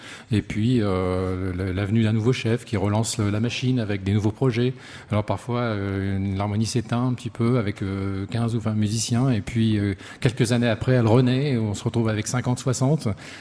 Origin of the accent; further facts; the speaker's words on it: France; C'est l'équivalent de la garde républicaine de chez nous en France.